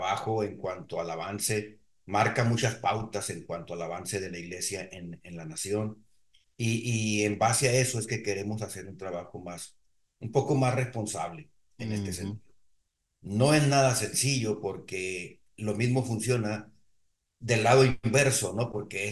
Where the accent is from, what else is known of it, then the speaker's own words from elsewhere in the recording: Hermosillo, Sonora, Mexico; yo soy nativo de aquí. Yo nací ya en esta región. Soy de aquí, de la ciudad, de la capital de Sonora. Y soy miembro de la iglesia desde nacimiento. Mis padres eran cristianos desde antes de que yo naciera. Yo ya nací dentro de la iglesia.